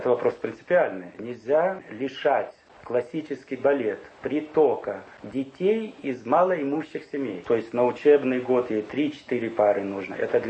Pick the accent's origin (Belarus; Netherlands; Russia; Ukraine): Ukraine; поскольку я упрямый украинец